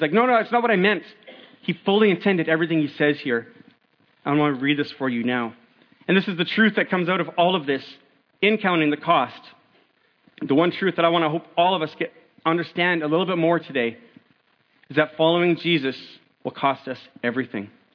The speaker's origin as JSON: {"language": "English", "town": "Calgary", "region": "Alberta", "country": "Canada", "said": "Big fan. I'm from Calgary."}